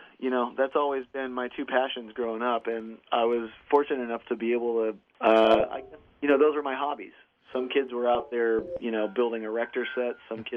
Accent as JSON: {"language": "English", "town": "Tucson", "region": "Arizona", "country": "United States", "tie": "born or raised there", "said": "Tucson's my hometown."}